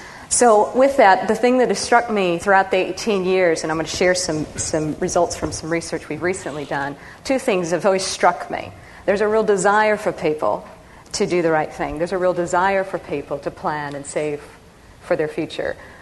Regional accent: Nebraska, United States; Because I was a kid from Nebraska. I'd only been on one plane in my life.

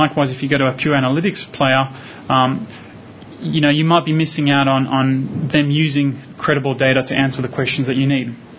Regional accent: Melbourne, Victoria, Australia; I'm from Melbourne.

